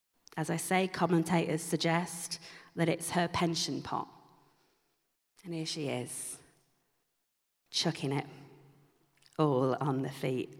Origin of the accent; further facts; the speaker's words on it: United Kingdom; perhaps we don't understand because we're very British.